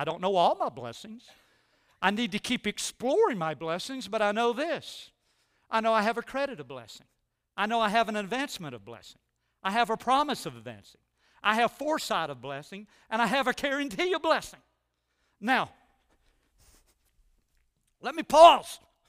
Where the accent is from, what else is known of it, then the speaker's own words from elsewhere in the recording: Arkansas, United States; Life's unfair. I'm from Arkansas. I didn't get all the privileges everybody else.